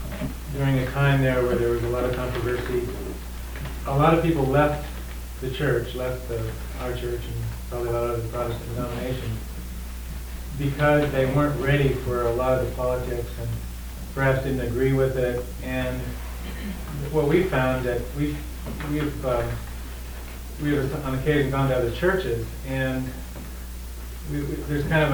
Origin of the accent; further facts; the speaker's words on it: Los Angeles, California, United States; We're Presbyterians, and we're from Los Angeles, and we go to a church, a Presbyterian church